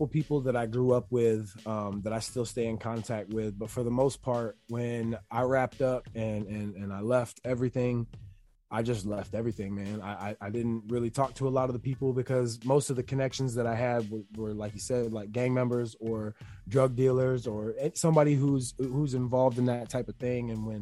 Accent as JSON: {"language": "English", "town": "Melbourne", "region": "Florida", "country": "United States", "tie": "born or raised there", "said": "Well, I grew up in Melbourne, Palm Bay area in Florida, Brevard County. Started out there."}